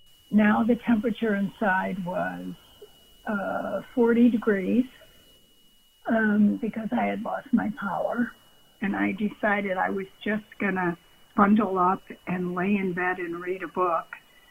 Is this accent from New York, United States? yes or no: yes; Buffalo, New York, United States; also born or lived in Pennsylvania, United States; now in Texas, United States; No, I'm from Buffalo, New York.